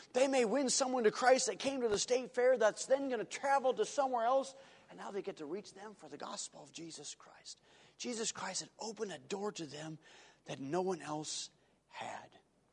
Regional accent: Argentina; I'm from Argentina. There ain't nothing as rough as some places in Argentina around here.

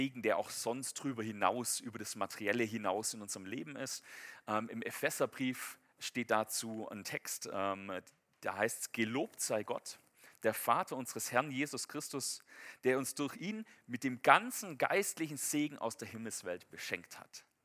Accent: Messstetten, Baden-Württemberg, Germany; Ich komme ja ursprünglich von der Alp. Ich bin ja in Messstetten groß geworden. Das ist, ich glaube, der höchste Punkt oder die höchste Stadt auf der Schwäbischen Alb.

